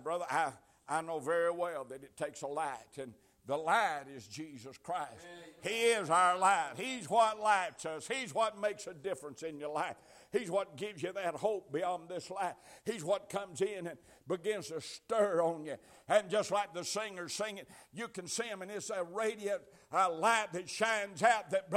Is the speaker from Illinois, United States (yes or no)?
no; Tennessee, United States; I was raised up in Tennessee, and when my daddy had TB, and they was 4 of us boys.